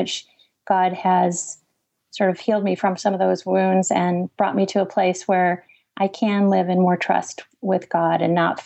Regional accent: Wheaton, United States; I grew up here in Wheaton where I live now.

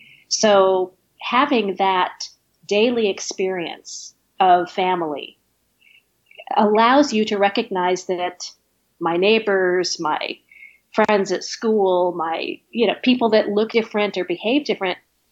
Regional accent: California, United States; I grew up in Orange County, so just

